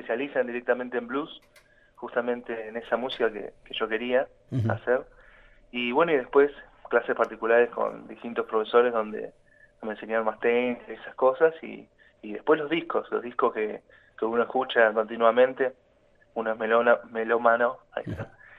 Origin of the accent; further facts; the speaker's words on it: Comodoro Rivadavia, Chubut, Argentina; born there; also born or lived in Las Heras / Buenos Aires; yo nací en Comodoro, Rivadavia, y bueno, ya de chico escuchaba música andando por los campos, mi papá se dedicaba al petróleo, así que estuve cerca en una época viviendo en Las Heras, y de chico, y después me fui para Buenos Aires a seguir estudiando música.